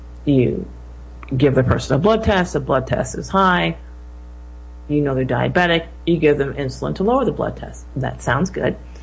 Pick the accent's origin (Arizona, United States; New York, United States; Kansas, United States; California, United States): New York, United States; Syracuse; In fact, I'm from Syracuse, New York.